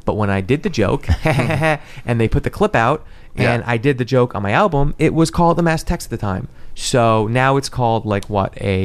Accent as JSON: {"language": "English", "region": "New York", "country": "United States", "said": "And, you know, because I'm from New York."}